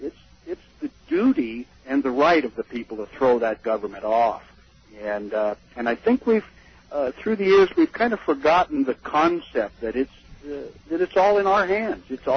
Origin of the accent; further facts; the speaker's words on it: California, United States; Well, I'm 56 years old, born and raised in California